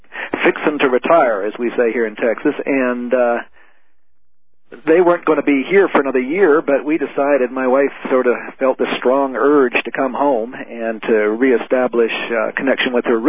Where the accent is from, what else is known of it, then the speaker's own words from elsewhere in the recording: Canada; moved away as an adult; also born or lived in Louisville, United States; now in Tulia, United States; Well, my wife and I moved to Tulia about a little over 5 years ago. I'm from Canada, actually, and we met in Louisville, Kentucky, about 25 years ago